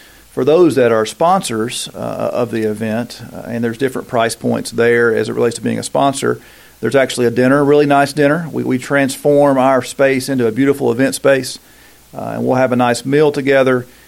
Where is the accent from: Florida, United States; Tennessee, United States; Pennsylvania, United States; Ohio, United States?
Tennessee, United States; Knoxville; born and raised and loved the Cowboys as a kid growing up in Knoxville